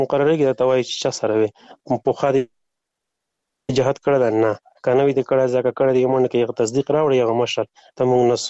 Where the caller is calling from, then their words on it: Afghanistan; مالی افغانستان نه تماس نیول ده، خو بس داسې ده چې خورجانې د مونږ په وطن کې اقتصاد بیخي صفر ده